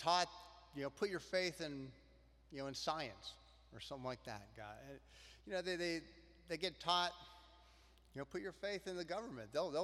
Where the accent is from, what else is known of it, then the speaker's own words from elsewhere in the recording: Colorado, United States; moved away as an adult; And then when I moved out here, growing up in Colorado, it's pretty landlocked. You don't really get to go to the ocean and look at that stuff. But when I moved out here, when I was 24